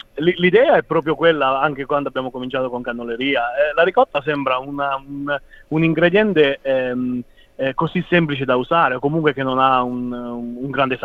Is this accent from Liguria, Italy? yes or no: no; Abruzzo, Italy; Io ovviamente ho la fortuna di essere, io sono abruzzese, quindi nel senso sono cresciuto in Italia mangiando cannoli di tutti i tipi